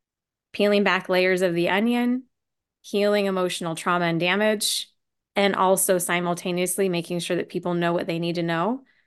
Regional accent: Las Vegas, Nevada, United States; I was born and raised in Vegas.

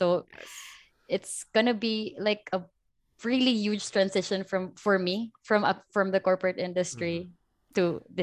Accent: Tacloban, Eastern Visayas, Philippines; now in Manila, Philippines; And actually, right now, I'm in Manila. I'm from Tacloban.

